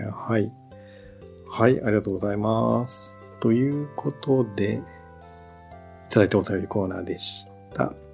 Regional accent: Shimane, Japan; ノドグロ、私の地元というかね、島根の方でも結構有名な高級魚に今はなってしまいましたけどね。だから田舎いる頃、ノドグロ食べたことなかったんですけどね。

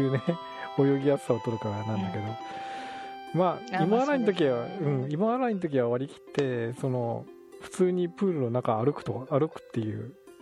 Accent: Izumo, Shimane, Japan; うちの実家出雲大社の近くの方なんですけど、出雲大社からちょっと行ったところに稲佐の浜っていう、やっぱり大社さんのすぐ近くにが海なんで、うん、日本海なんで、

